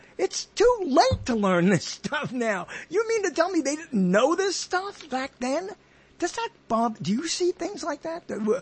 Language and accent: English; Brooklyn, New York, United States; I grew up in Brooklyn, and I know a decent amount about Brooklyn.